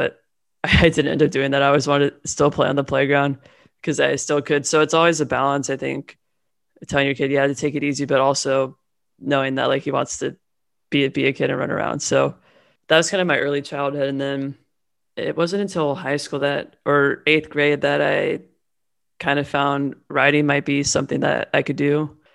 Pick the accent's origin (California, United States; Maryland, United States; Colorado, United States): California, United States; Newport Beach; born there; So I was born in Newport Beach, so I haven't gone very far, back in 1997, so I'm 24.